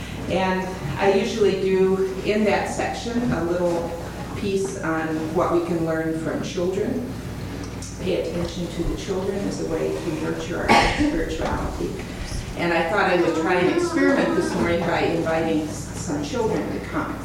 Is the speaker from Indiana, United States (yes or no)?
yes; Valparaiso, Indiana, United States; I'm from Valparaiso, Indiana.